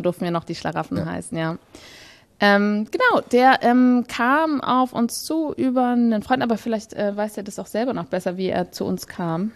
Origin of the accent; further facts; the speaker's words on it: Germany; weil ich bin ja eine Deutsche und ich brauche ja mein Jodeldiplom.